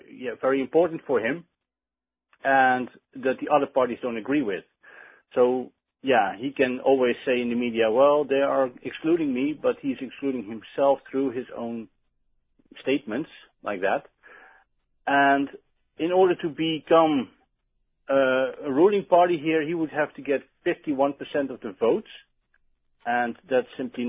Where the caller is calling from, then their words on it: Netherlands; I'm calling from the Netherlands.